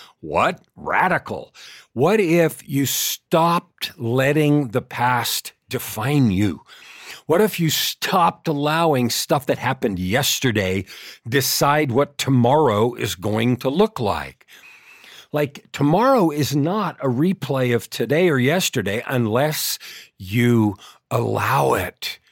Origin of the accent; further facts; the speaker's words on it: United States; Now, I grew up in the United States